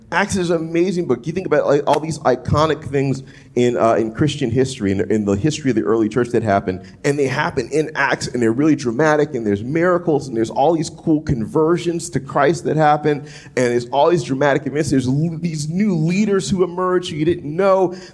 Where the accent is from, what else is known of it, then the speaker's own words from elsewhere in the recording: New Orleans, Louisiana, United States; moved away as an adult; also born or lived in Illinois; So I didn't grow up in flyover country growing up in New Orleans. And then when Alyssa and I, shortly after we were married, we moved to Illinois, and we were living just outside Chicago.